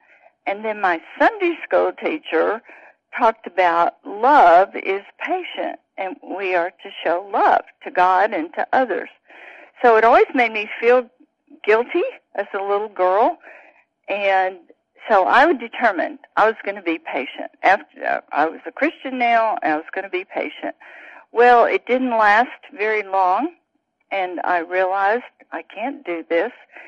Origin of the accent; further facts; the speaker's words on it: the South, United States; I grew up in the South. You can probably tell.